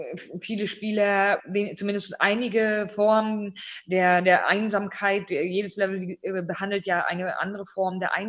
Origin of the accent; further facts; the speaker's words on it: Northern Germany, Germany; now in Berlin, Germany; Ich weiß nicht, ob man das hört aus meinem Dialekt oder irgendwie, aber ich komme von der Küste. Ne? Das heißt, meine Familie sind Fischerleute, mein Großvater, mein Vater. Und ich bin quasi am Wasser groß geworden